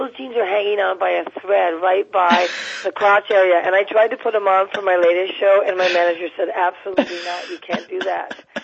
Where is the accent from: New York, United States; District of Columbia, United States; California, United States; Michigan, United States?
New York, United States; New York City; And when I was growing up, we would run throug